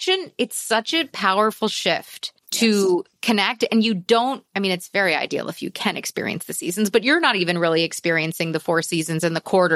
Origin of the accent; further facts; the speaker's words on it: New York City, New York, United States; I love New York City. I'm a New Yorker through and through